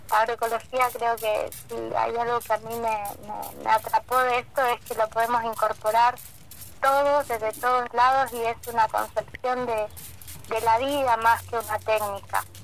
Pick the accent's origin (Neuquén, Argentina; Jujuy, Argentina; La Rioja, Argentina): Neuquén, Argentina; Picún Leufú; Yo soy nacida en Picún Laufú, nací en este pueblito que está a 60 kilómetros de Cutralcó, a 100 de Piedra del Águila.